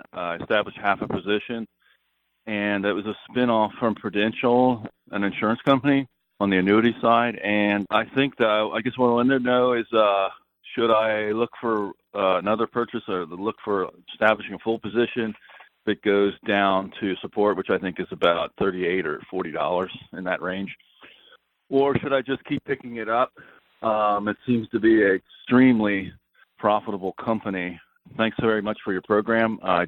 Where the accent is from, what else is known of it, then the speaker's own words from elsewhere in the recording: Pennsylvania, United States; I'm from Pennsylvania.